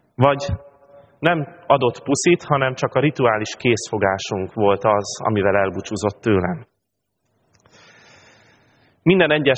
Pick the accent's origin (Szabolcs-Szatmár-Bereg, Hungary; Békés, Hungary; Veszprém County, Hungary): Veszprém County, Hungary; Pápa; Az egyetem első évében hazajártam minden hétvégén szülővárosomba, Pápára, innen Budapestről.